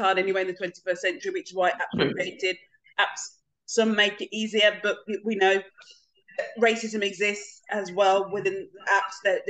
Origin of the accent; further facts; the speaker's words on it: Birmingham, West Midlands, United Kingdom; I'm from Birmingham and kind of London is a special place in the UK